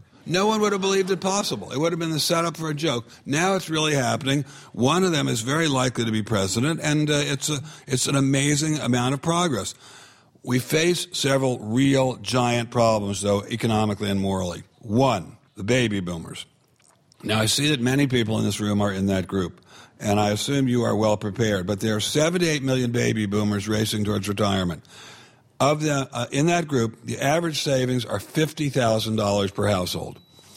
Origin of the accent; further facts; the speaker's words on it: Maryland, United States; also born or lived in Virginia; When I was a child growing up in Maryland and Virginia, we had really serious repressive racial policies in this country.